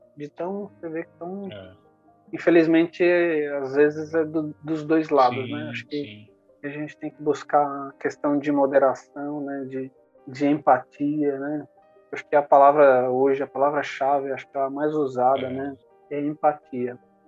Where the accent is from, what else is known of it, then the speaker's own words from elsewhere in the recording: Northeast Region, Brazil; Eu mesmo já, professor, eu sou nordestino, né?